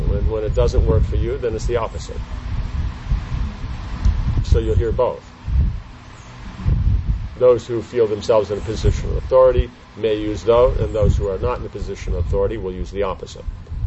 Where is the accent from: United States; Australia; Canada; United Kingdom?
United States; And when they find out I'm from America, what's the question they ask?